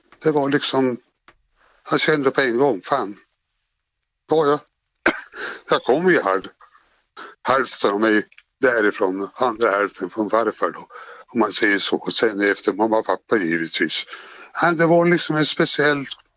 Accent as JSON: {"language": "Swedish", "country": "Sweden", "tie": "born there", "said": "Fast jag är ju född i Sverige, så 76 år tillbaka, så det är ju helt svensk."}